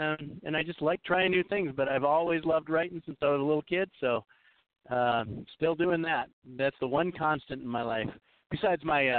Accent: Normal, Illinois, United States; now in Colorado Springs, United States; I grew up in Normal, Illinois, and they kicked me out of Normal real quick.

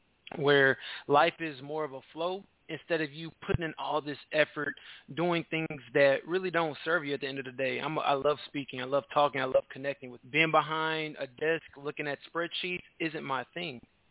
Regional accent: Houston, Texas, United States; I'm from Houston, brother. We're in Houston, Texas.

